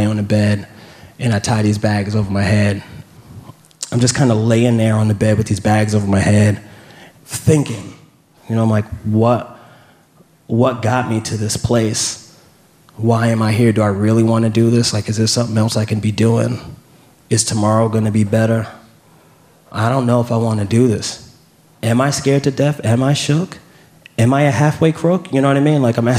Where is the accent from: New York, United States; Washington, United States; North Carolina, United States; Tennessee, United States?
New York, United States; I don't know if that's how you say it. I'm from New York.